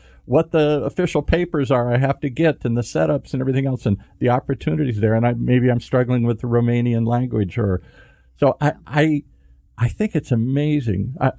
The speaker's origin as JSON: {"language": "English", "region": "Midwest", "country": "United States", "said": "But I'm from the Midwest. I'm the core group that supports this anti-immigration, oh my God, immigrants."}